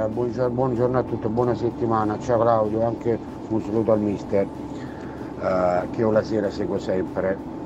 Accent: Naples, Campania, Italy; moved away; Io sono un napoletano, no?

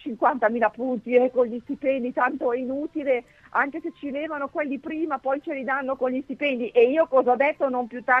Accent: Grignasco, Piedmont, Italy; moved away; Grignasco, che è dove io sono nata. Io sono piemontese, trapiantata poi in Lombardia per motivi lavorativi di mio papà, ma sono assolutamente piemontese della provincia di Novara.

